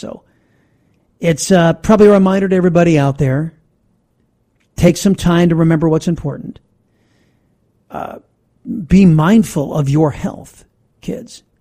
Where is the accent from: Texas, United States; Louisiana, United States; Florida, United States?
Texas, United States; let me tell you a story about what's going on in my home state of Texas.